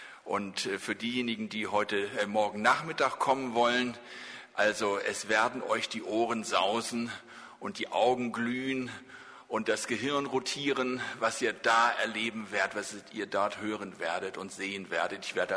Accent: Schleswig-Holstein, Germany; also born or lived in Hamburg / Frankfurt; Ich bin gebürtiger Holsteiner.

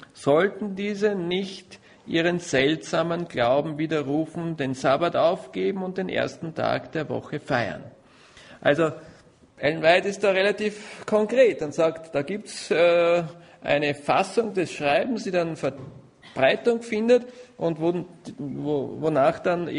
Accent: Vienna, Austria; now in Bonhofen, Austria; Ich persönlich bin froh, als Wiener, dass ich hier am Land in Bonhofen jetzt leben kann.

